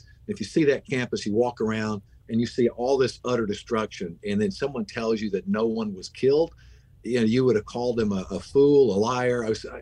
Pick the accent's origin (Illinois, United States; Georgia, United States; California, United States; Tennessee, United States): Tennessee, United States; Middleton; I was raised in Middleton, Tennessee. That's my hometown. That's out Hardeman County.